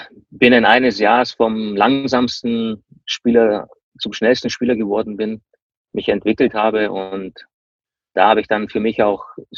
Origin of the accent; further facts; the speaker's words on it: Kempten, Bavaria, Germany; Ich komme ja ursprünglich aus dem Allgäu, bin in Kempten geboren